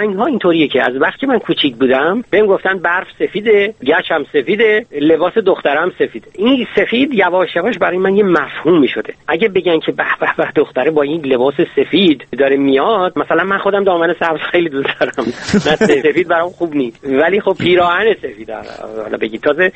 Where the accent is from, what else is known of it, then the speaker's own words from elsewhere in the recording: Iran; now in Germany; ما هم دیگه رو خیلی وقت بود میشناختیم از ایران و من اومدم به آلمان و او در ایران موند.